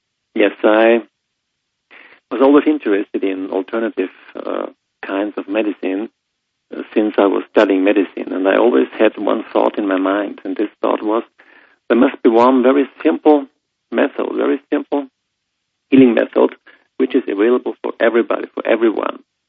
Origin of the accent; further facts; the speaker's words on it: Linz, Upper Austria, Austria; English is a second language; community leader of a community near my hometown in Linz called me